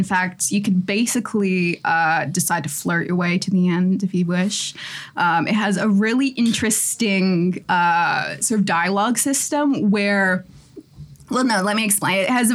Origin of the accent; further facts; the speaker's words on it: Canada; as a Canadian and a socialist and a generally nice person